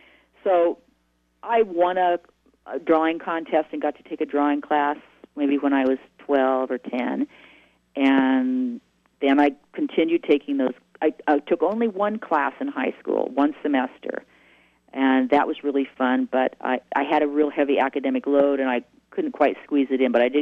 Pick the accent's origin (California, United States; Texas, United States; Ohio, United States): California, United States; Bakersfield; also born or lived in Kingsburg / McFarland / Delano; I was born in Kingsburg, which is near Fresno, and my family gradually moved south as they were seeking, you know, success economically. And we lived in McFarland, which was a charming little rural community, and then Delano, and finally settling in Bakersfield.